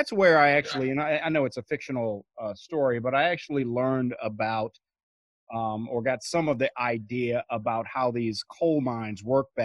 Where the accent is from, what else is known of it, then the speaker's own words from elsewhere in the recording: Baltimore, Maryland, United States; some of the scene, is in my hometown of Baltimore.